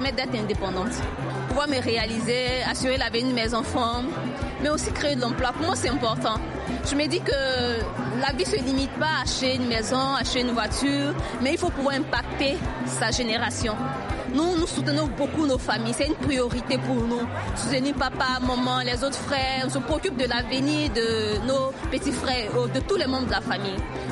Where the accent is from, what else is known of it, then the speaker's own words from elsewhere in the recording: Côte d’Ivoire; Déjà, le riz, chez nous en Côte d'Ivoire, c'est plus de 2 millions de tonnes de riz.